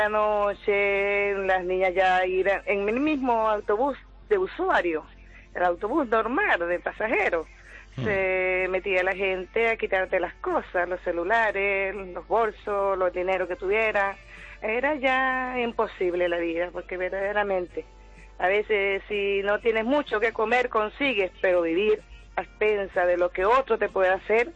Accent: Maturín, Monagas, Venezuela; Vivía en una zona más o menos, ¿cómo decir? En Maturín, Estado Monagas, para el oriente del país, pues.

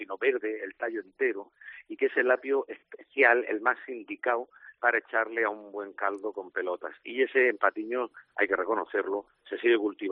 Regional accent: Sangonera, Region of Murcia, Spain; born there; yo que nací en Sangonera

